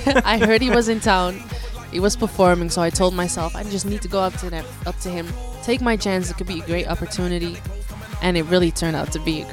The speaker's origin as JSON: {"language": "English", "town": "Amsterdam", "region": "North Holland", "country": "Netherlands", "lives_now": "United States", "said": "Well, as you know, I came all the way from Amsterdam."}